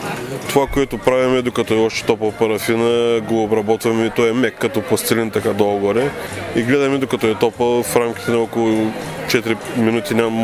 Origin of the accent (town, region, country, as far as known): Varna, Varna Province, Bulgaria